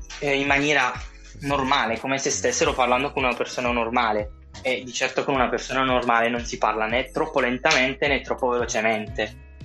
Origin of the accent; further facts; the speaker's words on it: Basilicata, Italy; now in Trento, Italy; vengo principalmente dalla Basilicata, ma attualmente sto studiando a Trento, quindi ho accento strano per questo motivo.